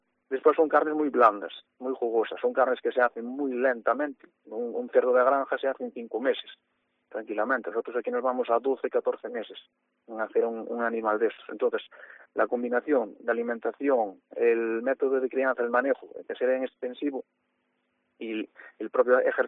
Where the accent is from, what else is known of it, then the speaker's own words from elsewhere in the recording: Galicia, Spain; aunque en la provincia de Lugo somos la provincia gallega que más explotaciones tenemos